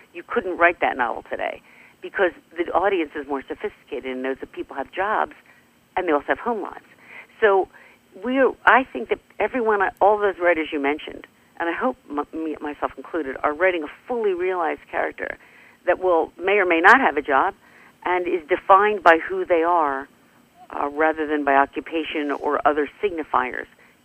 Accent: Philadelphia, Pennsylvania, United States; I'm a Philadelphian, so it was a real honor.

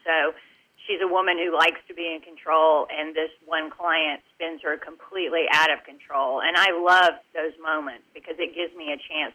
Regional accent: the South, United States; I grew up in the South where we drink that from our mother's milk.

